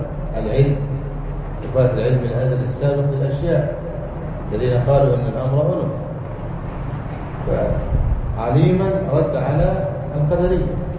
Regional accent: Egypt; وبعض الناس يفرض للمرأة صداقا، خصوصا في بلادنا مصر

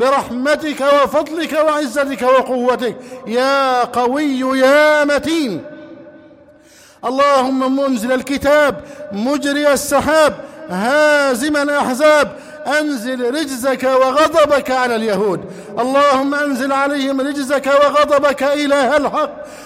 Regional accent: Egypt; اللهم احفظ بلدنا مصر

